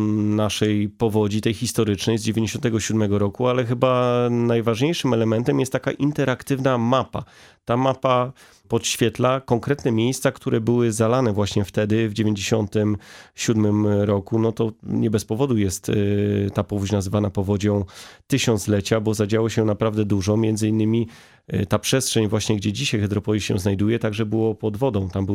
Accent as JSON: {"language": "Polish", "town": "Częstochowa", "region": "Silesian Voivodeship", "country": "Poland", "also_born_or_lived": "Wrocław", "said": "a jestem z Częstochowy"}